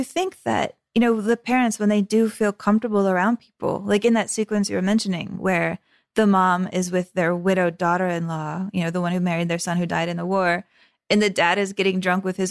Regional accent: United States; there's a layer to it that's hard for me to pick up on as like an American watching this.

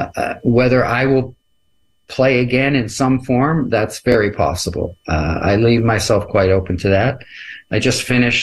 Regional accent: Canada; I'm a Canadian

